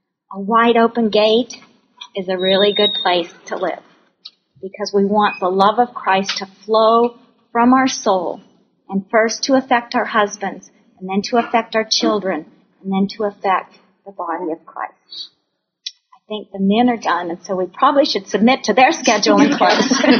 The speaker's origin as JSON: {"language": "English", "town": "Phoenix", "region": "Arizona", "country": "United States", "tie": "born or raised there", "said": "When I was a little girl growing up in Phoenix, very dry climate"}